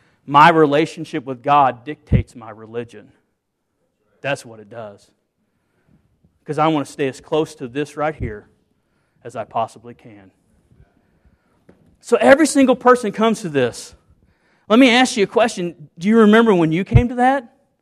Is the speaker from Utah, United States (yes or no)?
no; Missouri, United States; I'm from Southeast Missouri.